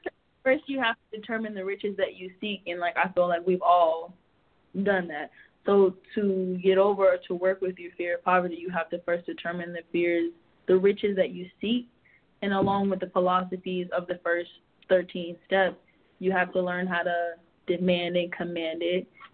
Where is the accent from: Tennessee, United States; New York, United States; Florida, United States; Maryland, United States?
Florida, United States; Miami; You're from Florida, Florida. I'm from Miami. City girls.